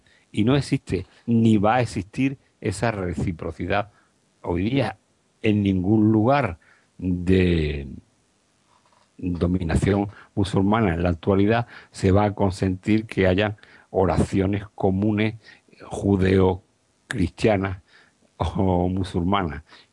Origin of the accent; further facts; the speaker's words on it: Spain; los españoles somos españoles y no somos andalusíes.